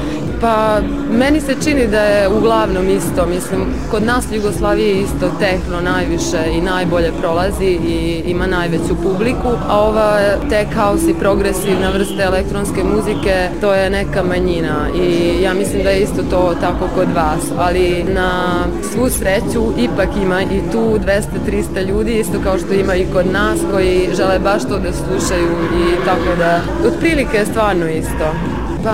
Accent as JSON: {"language": "Serbian", "town": "Subotica", "region": "Vojvodina", "country": "Serbia", "said": "dolazim iz Subotice."}